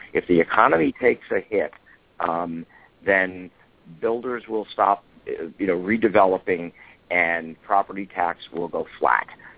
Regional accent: New York, United States; accent: New York; I grew up in New York, but some people joke that I've lost most of my New York accent until someone from New York starts talking to me

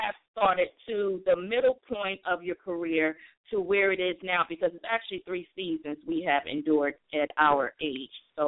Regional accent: Bronx, New York, United States; being born and raised in the Bronx, as myself as well, we were in it

